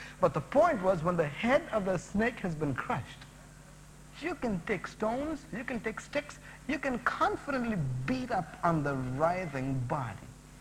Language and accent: English; Chennai, Tamil Nadu, India; born there; Madras is one of the four biggest cities in India: New Delhi, Calcutta, Bombay, Madras. I was born in Madras.